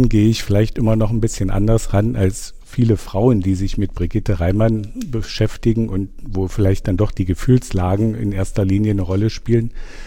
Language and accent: German; Burg, Saxony-Anhalt, Germany; Ich bin gebürtiger Burger.